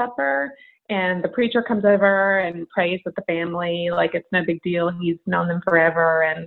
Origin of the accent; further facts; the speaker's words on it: North Carolina, United States; They feel like people that I knew and grew up with from small town North Carolina.